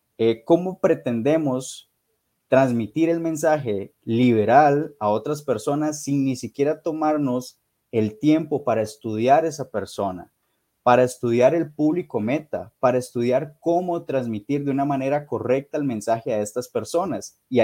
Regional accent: Costa Rica; inclusive a partidos políticos en mi país, Costa Rica.

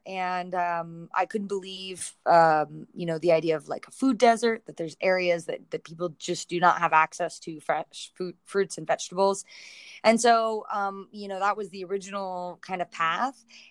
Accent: Kansas, United States; I was surrounded by 1,000-acre farms where I'm from, a very rural area in Kansas.

